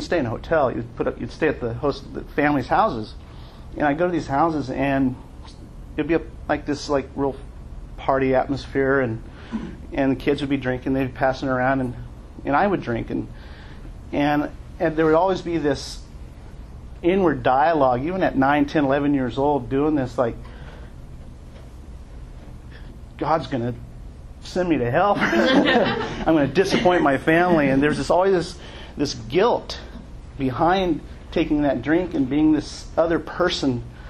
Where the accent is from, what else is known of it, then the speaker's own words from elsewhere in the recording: Los Angeles, California, United States; I was raised on the Mexican side of my family in East LA for the first 5-6 years of my life.